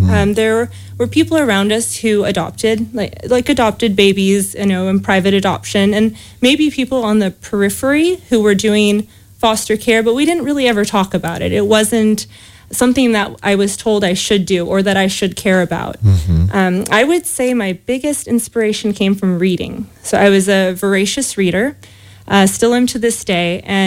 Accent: Livermore, California, United States; born there; I was born in Livermore, California. So it's a small corner of the San Francisco East Bay.

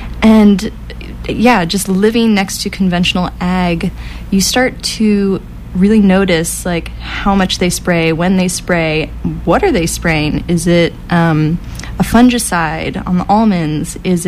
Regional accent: Florida, United States; now in Chico, United States; So I came from Florida, and as I drove out here, I really thought Chico was on the coast.

